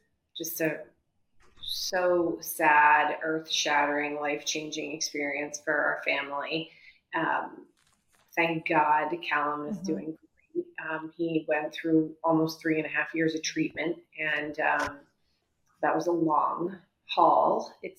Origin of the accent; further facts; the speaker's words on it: Massachusetts, United States; now in New York, United States; Massachusetts, so my husband and I went to college together, and then after college moved to New York.